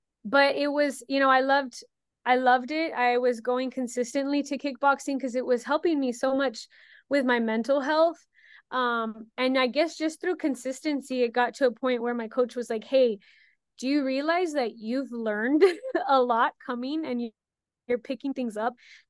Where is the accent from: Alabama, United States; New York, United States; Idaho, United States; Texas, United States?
Texas, United States; I'm from the Rio Grande Valley. We are a hop and a skip away from Mexico.